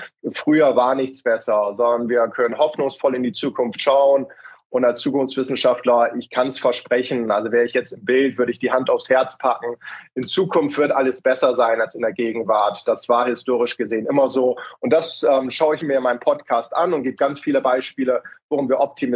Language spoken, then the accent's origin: German; Hamburg, Germany; Oder wir können ja auch als Hamburger oftmals von euch unten lernen.